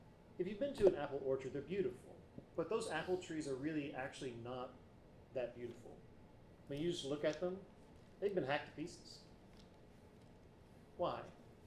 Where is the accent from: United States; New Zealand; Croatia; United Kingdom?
United States; Alabama; And growing up, I grew up in the South in Alabama.